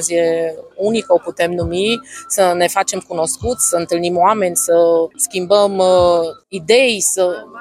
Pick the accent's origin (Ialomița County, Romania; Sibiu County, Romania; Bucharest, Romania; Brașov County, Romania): Sibiu County, Romania; Hoghilac; Suntem din Hoghilac, ținutul tuberozelor